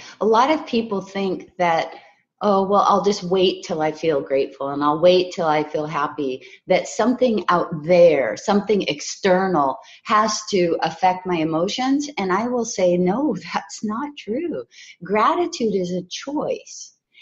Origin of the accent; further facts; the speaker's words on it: Hawaii, United States; And I was raised in Hawaii, and I'm fair.